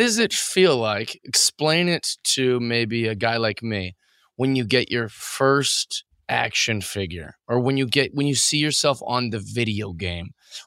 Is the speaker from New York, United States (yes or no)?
no; Kent, Washington, United States; I am from Kent, Washington.